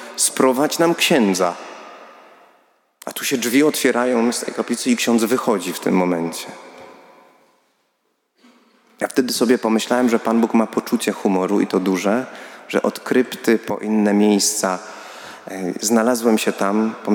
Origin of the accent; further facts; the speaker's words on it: Katowice, Silesian Voivodeship, Poland; Ja pochodzę z Katowic Ligoty